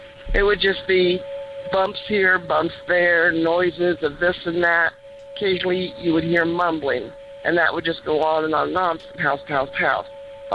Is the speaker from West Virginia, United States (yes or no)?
no; Lancaster, Ohio, United States; I grew up in the state of Ohio, born and raised in Lancaster